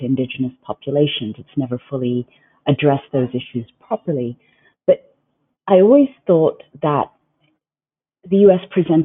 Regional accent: Hong Kong; also born or lived in Southern Africa / Pakistan; I grew up outside of the United States. I grew up in Hong Kong and different parts of Southern Africa, and originally from Pakistan, South Asia.

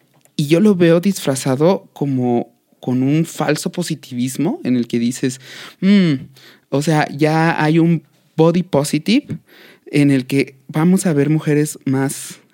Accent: Mexico; a pesar de que somos mexicanos

